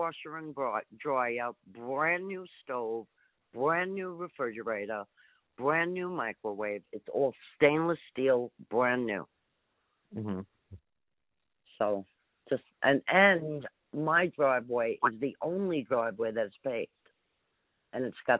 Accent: New York, United States; I grew up in New York, in right on the Atlantic Ocean, in between the Jamaica Bay and the Atlantic Ocean. So I was basically on an island, and I just happened to love the water.

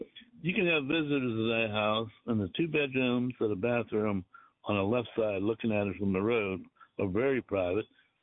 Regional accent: Pittsburgh, Pennsylvania, United States; moved away as an adult; also born or lived in Trenton / Denver; now in Richmond, United States; Well, I grew up in Pittsburgh. I left there in 79, went to Trenton in 79, came to Richmond in 89, went to Denver in 94, came back to Richmond in 97, and I bought this house in 97.

